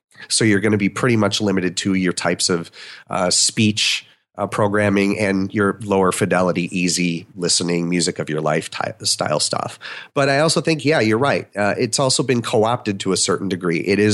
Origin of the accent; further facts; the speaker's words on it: Wisconsin, United States; I'm from Wisconsin, and my hometown is 35,000 people. When I was growing up, a lot of that was farming and factory workers.